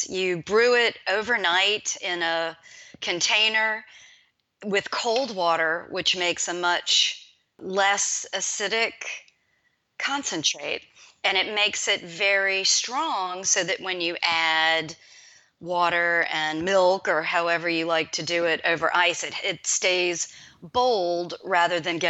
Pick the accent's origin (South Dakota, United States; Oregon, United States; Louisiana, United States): Louisiana, United States; New Orleans; now in Atlanta, United States; I really enjoy going back to New Orleans, my hometown. We moved to Atlanta about 20 years ago, and going back home would be the favorite place that we like to return.